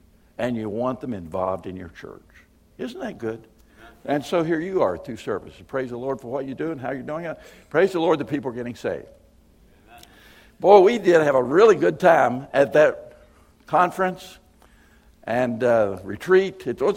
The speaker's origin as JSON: {"language": "English", "region": "North Carolina", "country": "United States", "tie": "born or raised there", "said": "I'm a Southern boy, actually. I grew up pretty well in North Carolina, and we talk slow in North Carolina."}